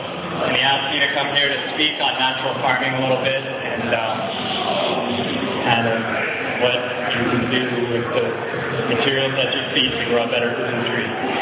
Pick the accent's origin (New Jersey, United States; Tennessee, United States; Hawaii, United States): Hawaii, United States; Hilo; born there; So I was born in Hawaii, at Hilo Hospital in 1985. Lived here the majority of my life.